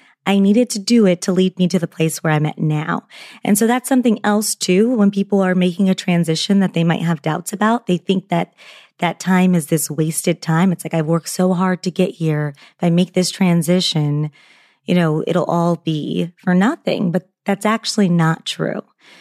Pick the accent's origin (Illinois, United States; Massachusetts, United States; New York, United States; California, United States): California, United States; Los Angeles; We had yoga classes in elementary school because I'm from Los Angeles.